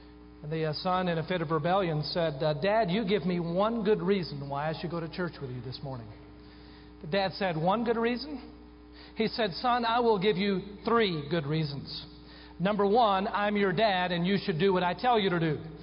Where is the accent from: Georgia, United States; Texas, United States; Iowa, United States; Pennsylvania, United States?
Texas, United States; Denton; where I was growing up in Denton, Texas, right from wrong was not always real clear.